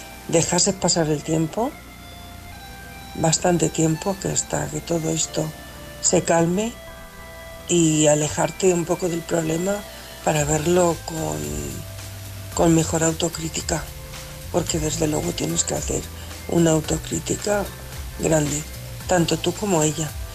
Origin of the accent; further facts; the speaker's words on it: Albacete, Castilla-La Mancha, Spain; de Albacete.